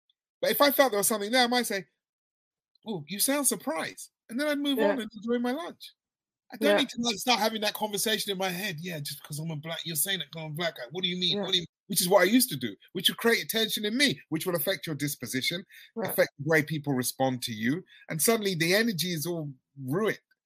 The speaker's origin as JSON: {"language": "English", "town": "Notting Hill Gate", "region": "London", "country": "United Kingdom", "said": "I'm from Notting Hill Gate in London."}